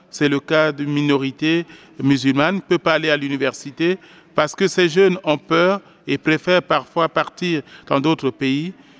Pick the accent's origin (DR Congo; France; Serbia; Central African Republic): Central African Republic; les questions qui prévaut encore chez nous en République centrafricaine.